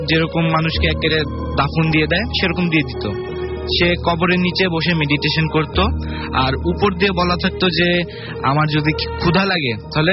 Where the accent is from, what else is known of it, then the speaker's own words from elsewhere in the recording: Rangpur, Rangpur Division, Bangladesh; আমি রংপুর থেকে এসেছি।